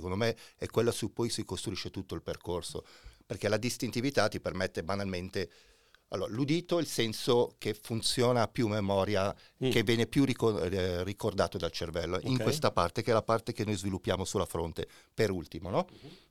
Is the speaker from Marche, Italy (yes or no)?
no; Sesto San Giovanni, Lombardy, Italy; questo perché sono cresciuto a Sesto San Giovanni